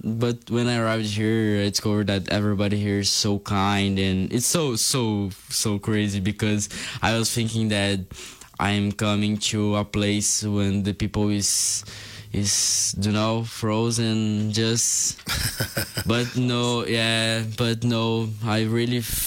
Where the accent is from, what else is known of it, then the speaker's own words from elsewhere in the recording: Brazil; English is a second language; So I'm from Brazil. I'm 17 years old, and was a little bit hard for starting a communication in English because my English is not very well.